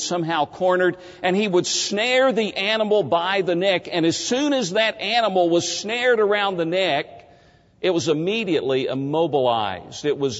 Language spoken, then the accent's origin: English; Tennessee, United States; I grew up in East Tennessee. My father was a plumber for Eastman Kodak, and he always had a farm where we as boys learned how to work.